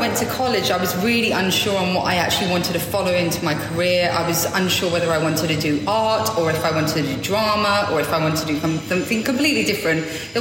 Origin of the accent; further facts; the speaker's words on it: London, United Kingdom; also born or lived in Norway; Right, so I am originally from London. I am half Norwegian from my mum's side. I lived in Norway for 3 years, actually, and I absolutely loved it there.